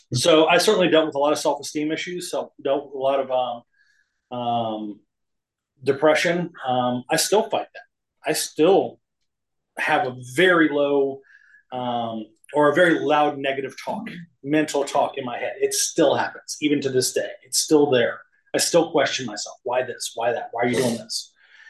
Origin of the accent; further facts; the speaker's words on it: Chesterfield, Virginia, United States; also born or lived in South Carolina; but I was born in South Carolina, a little small town. My parents had wanted me to kind of get a little more exposure to the world. And, so they decided to move from South Carolina, up to Virginia, up to Chesterfield.